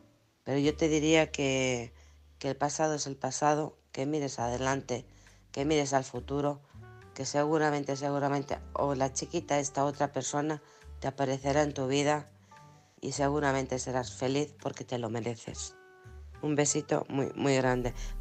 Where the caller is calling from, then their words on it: Alcorcón, Community of Madrid, Spain; de Alcorcón.